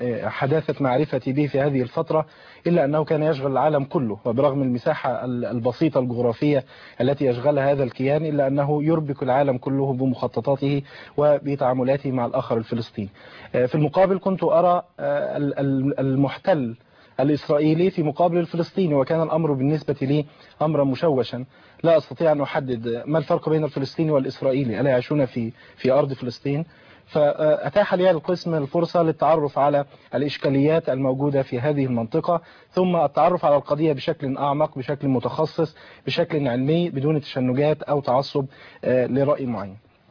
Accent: Monufia Governorate, Egypt

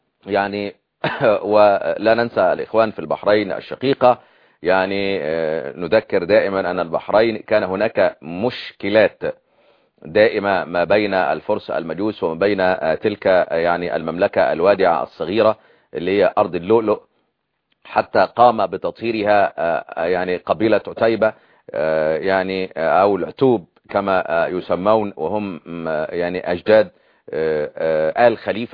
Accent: Egypt; عندنا في مصر

